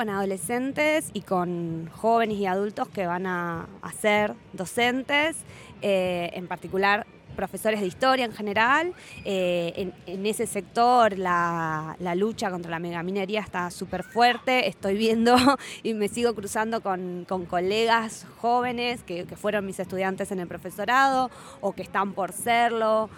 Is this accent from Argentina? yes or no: yes; Buenos Aires, Argentina; now in Esquel, Argentina; Yo elegí vivir acá, elegirme de Buenos Aires. Y bueno, por las casualidades de la vida pude llegar a Esquel.